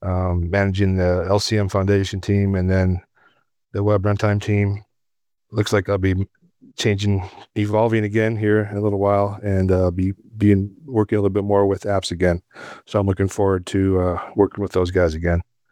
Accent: Chicago, Illinois, United States; born there; Ever since you guys had this podcast, I've been wanting to say this for a while. So I am also a Midwesterner, born in Chicago, went to school in the Midwest, worked in Milwaukee for a few years

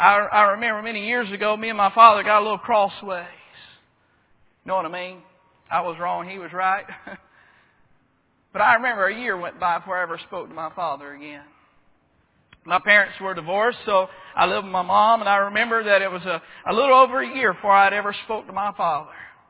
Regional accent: Alabama, United States; I'm originally from Alabama. We have the death electric chair.

